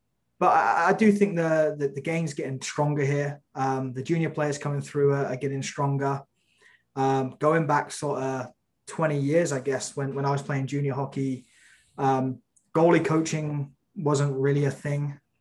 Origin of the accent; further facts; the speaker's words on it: United Kingdom; Being a British goalie myself when I was playing